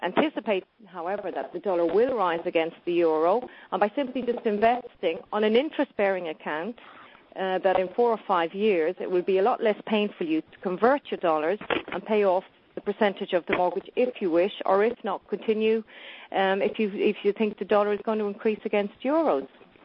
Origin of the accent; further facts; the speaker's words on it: Ireland; moved away as an adult; now in France; which is my forte, obviously, being Irish, living in France, and having worked in this environment for the past 20 years.